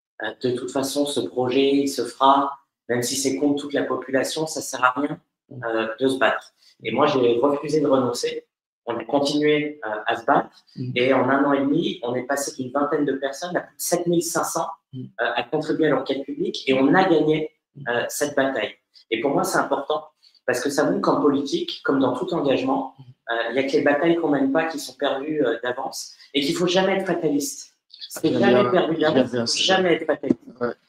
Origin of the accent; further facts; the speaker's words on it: Strasbourg, Grand Est, France; also born or lived in Lyon / Brussels; Je suis né à Strasbourg en 1988. J'ai grandi dans cette ville, dans le quartier de la Bourse. J'ai appris à lire et à écrire. Ma mère avait un magasin sur le quai des pêcheurs. Donc voilà, j'ai vraiment grandi dans cette ville.